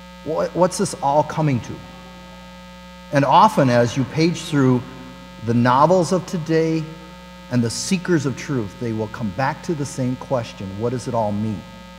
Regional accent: Nebraska, United States; I grew up in Nebraska. You know what's on the northern border of Nebraska? The Missouri River.

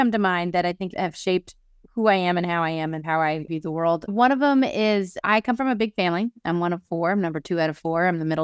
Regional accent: New York City, New York, United States; And I grew up in New York City and went to an all-girls school there.

